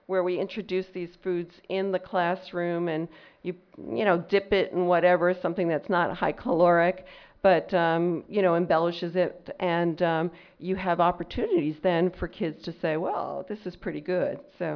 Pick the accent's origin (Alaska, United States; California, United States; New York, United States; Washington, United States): New York, United States; New York City; I grew up in New York City, and I never saw fresh fruits and vegetables. They were too expensive. My mother was from a Puerto Rican background